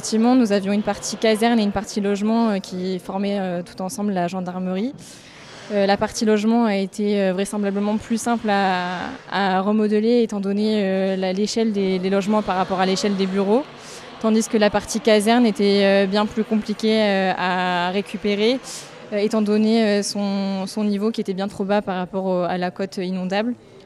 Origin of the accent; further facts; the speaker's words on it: Pineuil, Nouvelle-Aquitaine, France; Oui, je suis de Pineuil.